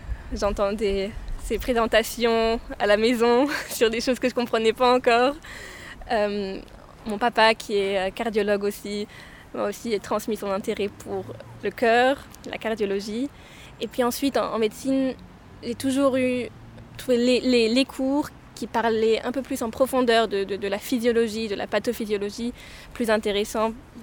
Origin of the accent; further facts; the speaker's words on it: Basel, Basel-Stadt, Switzerland; Alors, j'ai grandi à Bâle, j'ai fait ma scolarité à Bâle aussi, d'abord en français, puis en bilingue allemand et anglais.